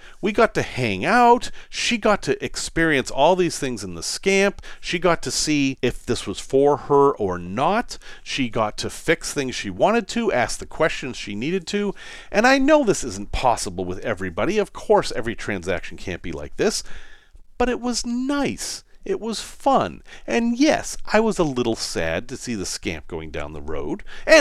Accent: Massachusetts, United States; 50 years ago, I was a child growing up in Massachusetts

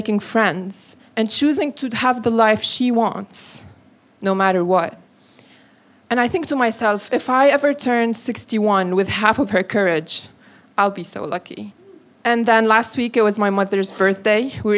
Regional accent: Syria; moved away; Where are you from? Syria, I said. Everybody smiled and nodded, eyes getting wider and wider in curiosity. Second default question is, how long have you been here? Well, I've been here 8 years.

